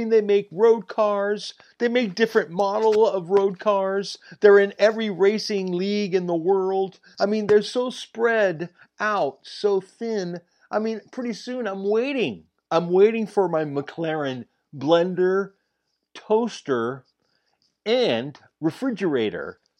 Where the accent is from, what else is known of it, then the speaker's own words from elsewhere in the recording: California, United States; But see, I'm from the San Francisco Bay Area. This is commonplace over here.